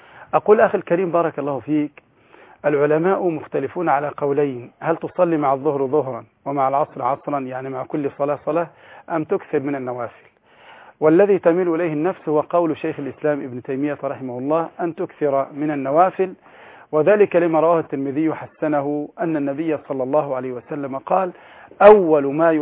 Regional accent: Egypt; والآن عندنا في مصر إسدال، اسمه إسدال الصلاة

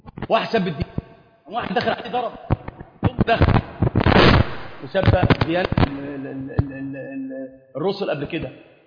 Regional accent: Upper Egypt, Egypt; أنا واحد صعيدي بيتضرب على، فأنا صعيدي، والله صعيدي، أنا صعيدي،

